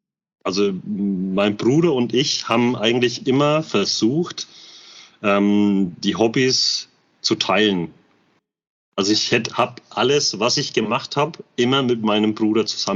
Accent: Bamberg, Bavaria, Germany; Und vor allem, wir sind halt damit aufgewachsen. Bei uns in Bamberg waren war US-Kaserne

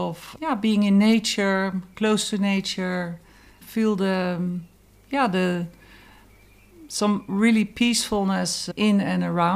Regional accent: Netherlands; English is a second language; I'm from Holland. I speak English, French, a little bit of Spanish, little bit of German.

